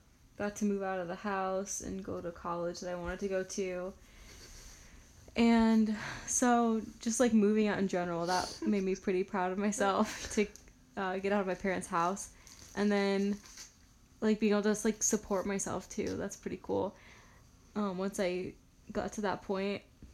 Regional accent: Pasadena, California, United States; also born or lived in La Vergne; I grew up in La Vergne and then in Pasadena, Sierra Madre area.

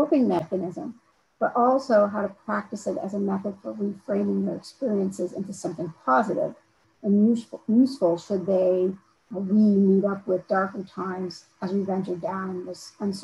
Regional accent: New Haven, Vermont, United States; I am from New Haven, Vermont.

